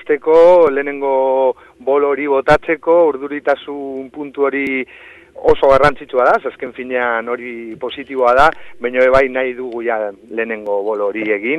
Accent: Barakaldo, Basque Country, Spain; Bai, ni Barakaldarra naiz eta oso pozik amena osoan egiteaz

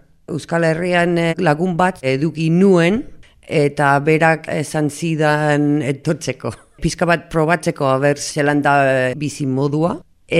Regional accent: L'Hospitalet de Llobregat, Catalonia, Spain; moved away as an adult; also born or lived in United States; now in Ondarroa, Spain; Jaio nintzen Estatu Batuan, gero txikitan jun nintzen Bartzelonara, ospitaletara, eta bizi nintzen 25 urte gutxi gora bera, ospitaletan. Gero orain dela 6 urte etorri nintzen Euskal Herrira bizitzera, eta orain bizi naiz Ondarrun, Bizkaian.

